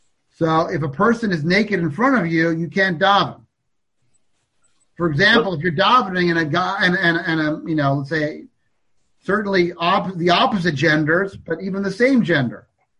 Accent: Seattle, Washington, United States; In my synagogue growing up in Seattle

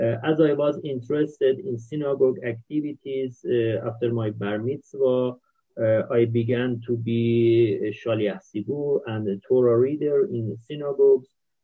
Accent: Tehran, Tehran Province, Iran; born there; English is a second language; I was born in Tehran, and my parents are both from Iran, in some other cities, and they are from religious families.

